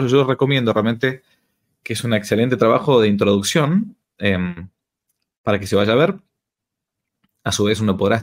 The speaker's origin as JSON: {"language": "Spanish", "country": "Argentina", "said": "incluso acá en Argentina, en mi país"}